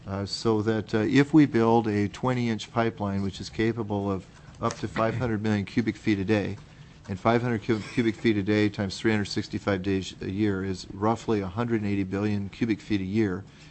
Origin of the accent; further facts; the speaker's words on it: Fairbanks, Alaska, United States; I am from Fairbanks.